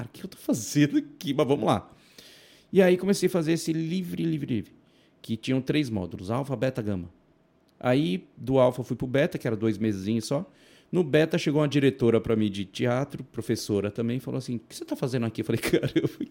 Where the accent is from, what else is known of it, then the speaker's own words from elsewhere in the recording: São Paulo, Brazil; born there; Nasci em São Paulo.